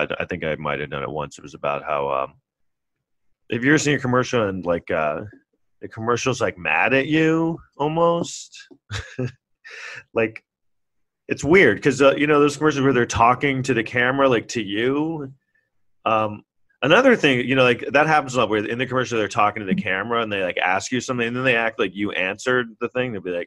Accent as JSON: {"language": "English", "region": "New York", "country": "United States", "tie": "born or raised there", "said": "but just also I grew up in New York"}